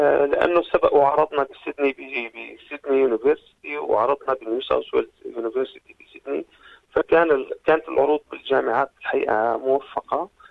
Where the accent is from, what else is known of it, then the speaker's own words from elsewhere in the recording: Syria; moved away; الفئة الغالبة من السوريين الطبقة الوسطى اللي طلعنا من سوريا. كنا قريبين منها يعني بالجغرافيا إلى حد ما، أنا كنت موجود بالأردن